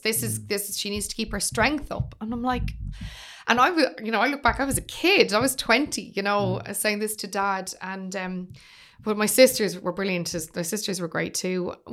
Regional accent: Finglas East, Leinster, Ireland; when you're from a working class background, which I'm from, you know, we're from Finglas East, and we didn't know anyone in radio.

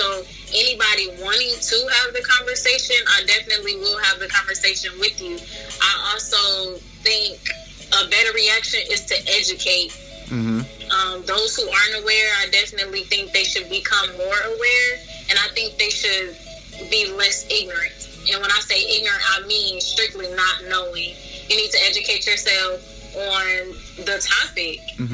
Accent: Detroit, Michigan, United States; I'm from Detroit.

